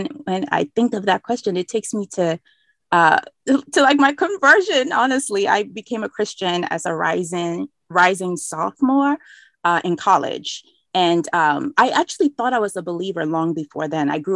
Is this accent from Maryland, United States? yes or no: yes; Maryland, United States; also born or lived in Ghana; I came to the United States just before I was 10. And I've been here since. I live in the DC. I live in DC proper, actually, but I've always kind of lived in the DC metro area in Maryland.